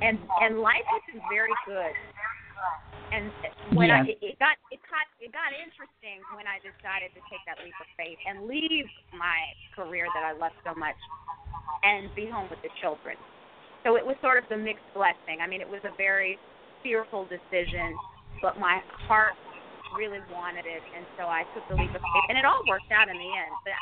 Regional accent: Silver Spring, Maryland, United States; Okay, well, I am from the D.C. area. I grew up in Silver Spring, Maryland.

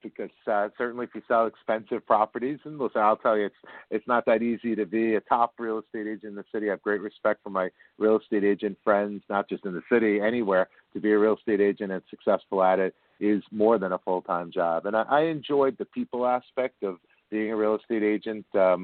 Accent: New York City, New York, United States; I'm a native New Yorker. I grew up in Bayside, Queens, first Rego Park, then Bayside.

